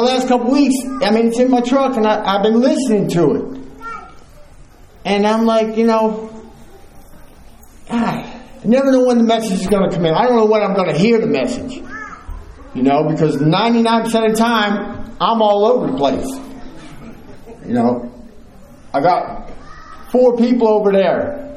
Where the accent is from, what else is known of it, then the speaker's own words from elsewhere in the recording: Dover, New Jersey, United States; born there; But anyways, I was born in Dover, New Jersey. I got five sisters and one brother.